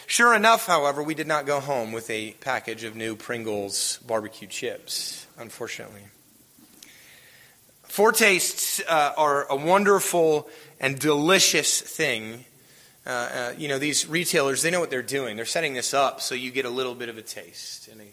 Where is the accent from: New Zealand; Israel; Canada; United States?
United States; the South; Many of you know that my wife and I moved here from Pittsburgh, Pennsylvania. But what I hope you also know is that we didn't grow up there. Both of us grew up in the South.